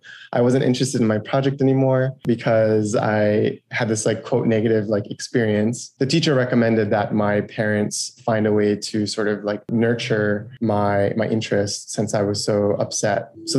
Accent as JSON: {"language": "English", "town": "Kahului", "region": "Hawaii", "country": "United States", "tie": "born or raised there", "said": "I grew up in Kahului, and the place where I lived had like an association without recycling."}